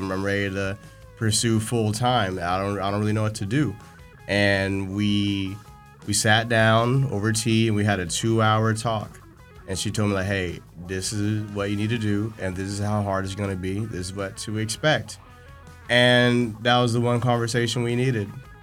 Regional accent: Tuscaloosa, Alabama, United States; because I grew up in Tuscaloosa, and I think I was 17, 18, and we were doing shows, and it was time for me to go to Huntsville and start college.

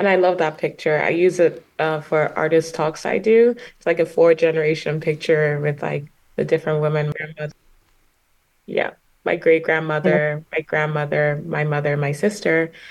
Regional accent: Lagos, Nigeria; I'm Nigerian. So I was born in Lagos, Nigeria, which is where I grew up. I went to school in Ikeja, which is like on the mainland.

